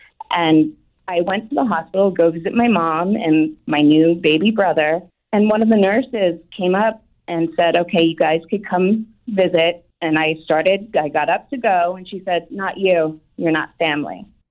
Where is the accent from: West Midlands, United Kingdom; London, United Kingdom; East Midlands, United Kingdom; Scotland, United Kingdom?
Scotland, United Kingdom; born there; And 9 months later, I was born in Scotland.